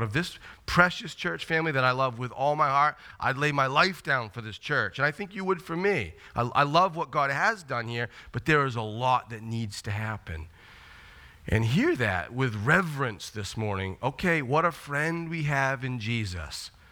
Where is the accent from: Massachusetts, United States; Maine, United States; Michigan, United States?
Maine, United States; Bangor; now in Downey, United States; I grew up in Bangor, and my whole life was traffic lights.